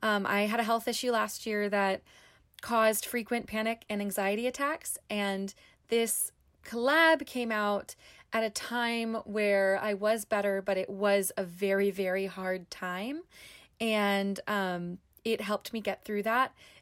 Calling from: Maryland, United States; I'm from Maryland.

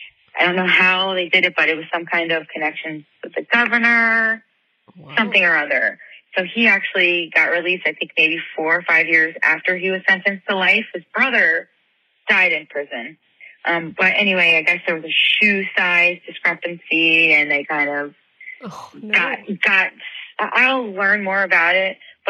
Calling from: Ohio, United States; from Ohio.

